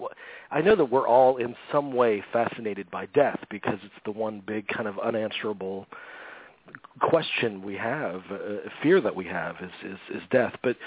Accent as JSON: {"language": "English", "region": "Florida", "country": "United States", "said": "because I'm actually from Florida"}